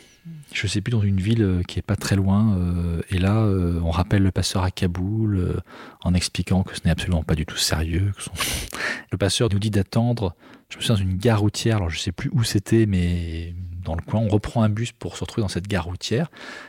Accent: France; il voit qu'on est français

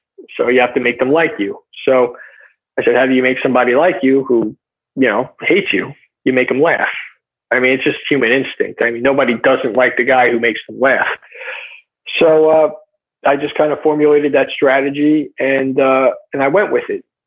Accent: United States; So it's just because I'm American, I'm a white guy, you know, I have to be a potential CIA agent.

